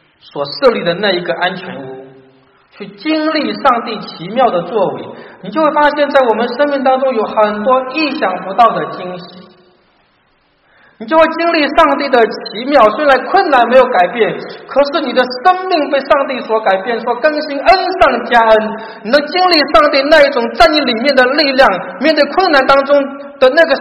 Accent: Wenzhou, Zhejiang, China; 2017年，就是今年，是福音传入我老家温州的150周年。

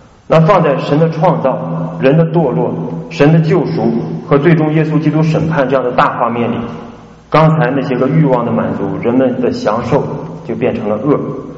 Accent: China; 但我们是中国人，那中国现在这方面问题又比较突出，所以我们就讲中国

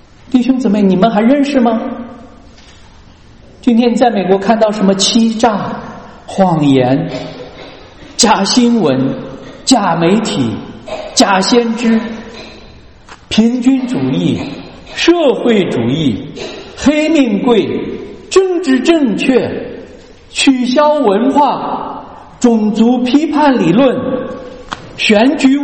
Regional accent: China; now in United States; 我们中国人穷惯了，也被独裁政府压制惯了，所以每个人都是为了这样一个目的来到这个国家。

